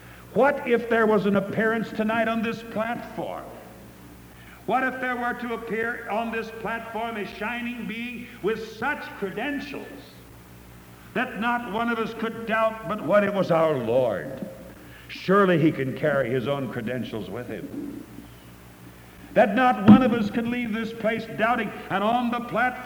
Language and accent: English; Nebraska, United States; I'm from Nebraska originally.